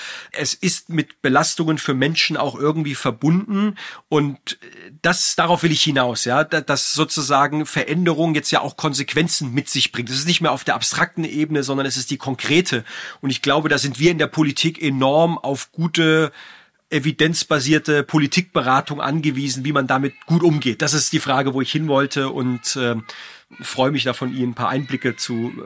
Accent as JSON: {"language": "German", "region": "Baden-Württemberg", "country": "Germany", "tie": "born or raised there", "said": "auch mein Heimatland Baden-Württemberg"}